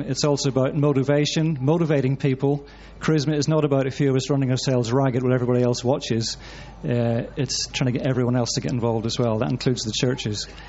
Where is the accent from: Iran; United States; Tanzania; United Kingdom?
United Kingdom; Northern Ireland; now in Manchester, United Kingdom; I've lived since the late 70s in inner city Manchester. It's not where I'm from originally. I'm a missionary from Northern Ireland.